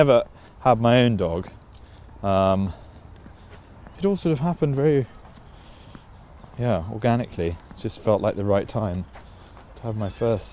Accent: Putney, London, United Kingdom; we grew up in Putney.

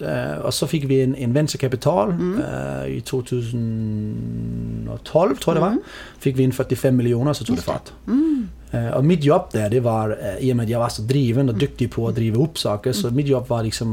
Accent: Denmark; Swedish is a second language; jag kommer från Danmark.

